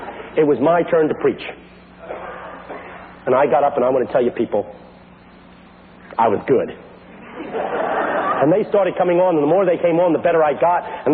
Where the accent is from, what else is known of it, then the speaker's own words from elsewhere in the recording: Philadelphia, Pennsylvania, United States; I belong to a black church in West Philadelphia. I grew up in West Philadelphia. The community's all black now.